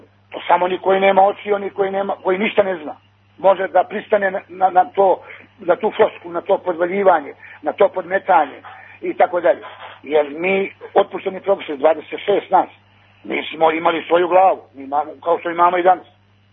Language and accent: Serbian; Montenegro; djed je bio Srbin, otac Srbin, pa ne treba dokazivati valjda da sam ja Srbin. Naravno, ja sam Crnogorac, zato što sam iz Crne Gore